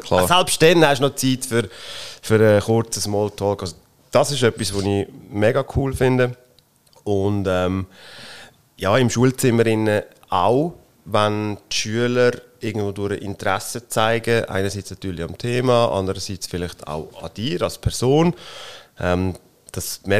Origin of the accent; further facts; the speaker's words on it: Switzerland; ich komme aus dem Seetal ursprünglich, vorbei in Wilhelm See.